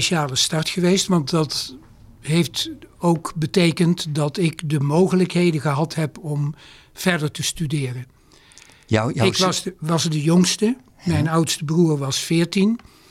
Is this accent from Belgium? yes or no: no; Heerlen, Limburg, Netherlands; born there; Maar in mijn geboortestad Heerlen, die heeft zichzelf gebombardeerd.